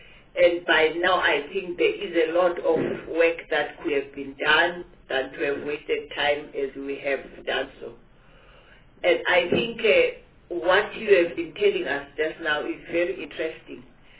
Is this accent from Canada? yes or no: no; Johannesburg, Gauteng, South Africa; Yeah, I am from Johannesburg.